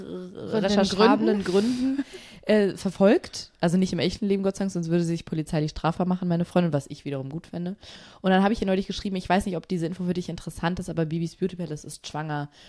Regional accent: Bavaria, Germany; Und zwar Gsuffe, wie man bei uns in Bayern sagt, ne?

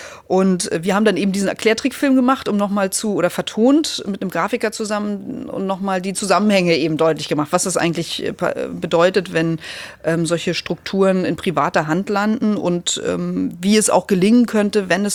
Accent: Lübbenau, Brandenburg, Germany; also born or lived in Eisleben; now in Hamburg, Germany; Also ich bin ja in der Lutherstadt Eisleben geboren worden, weil meine Großeltern damals lebten, dann eben in Lübbenau aufgewachsen, in den neuen Bundesländern, mit dem Mauerfall dann nach Hamburg gekommen.

